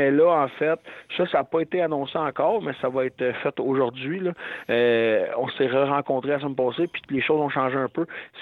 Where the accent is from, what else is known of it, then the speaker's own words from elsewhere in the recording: Terrebonne, Quebec, Canada; Là, je suis redéménagé à Terrebonne parce que je viens de Terrebonne, puis j'ai toujours habité à Terrebonne.